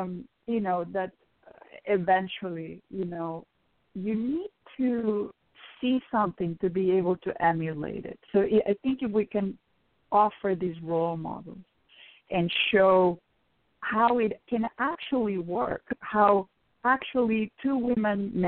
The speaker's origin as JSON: {"language": "English", "country": "Spain", "tie": "born or raised there", "said": "And I'm from Europe, where, you know, I grew up in Spain, where same-sex marriage was illegal in Spain"}